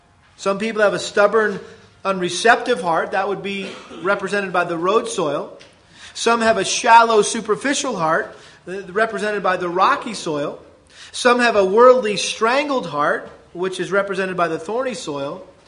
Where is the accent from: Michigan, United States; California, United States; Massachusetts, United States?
Massachusetts, United States; I grew up in Massachusetts, and we had a huge garden